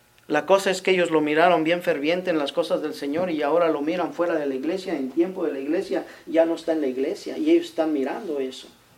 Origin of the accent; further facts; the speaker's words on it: Michoacán, Mexico; Michoacán por computadora. Y me meto y me llevo casi una hora siguiendo el camino, el mapa, y llego a mi pueblo. Presumiéndole a mis hijos, miren, aquí fue donde nací, aquí fue donde, aquí, mira, aquí cuidaba las borregas